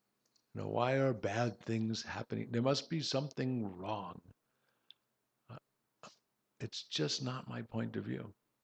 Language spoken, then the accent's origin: English; Pakistan; My poetry had already been written, but I had 100% rejections in my home country. When I returned to Pakistan, there was a waiting crowd of some 200 people